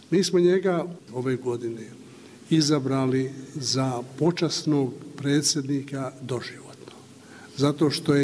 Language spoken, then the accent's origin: Serbian; Piskavica, Republika Srpska, Bosnia & Herzegovina; On je inače rodom iz Piskavice, kao što sam i sam.